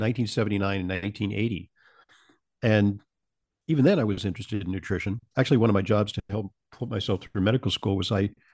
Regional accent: Santa Monica, California, United States; moved away as an adult; now in New York, United States; I traveled from Southern California, where I grew up in Santa Monica, California, to New York to attend Columbia University.

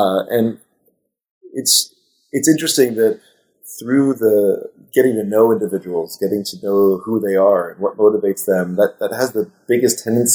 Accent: San Francisco, California, United States; And of course, I'm from San Francisco, so of course I'm going to be using my own hippie butt to talk about that kind of stuff.

